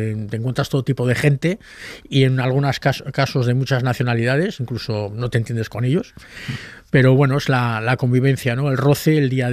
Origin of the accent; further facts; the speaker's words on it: Santurtzi, Basque Country, Spain; Soy de Santurchi y tengo el puerto aquí autónomo, luego tengo el puerto pesquero